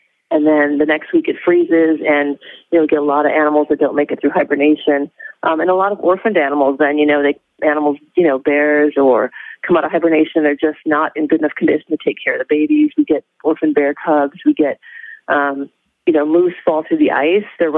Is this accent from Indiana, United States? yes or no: yes; Indiana, United States; No, I grew up in Indiana, actually.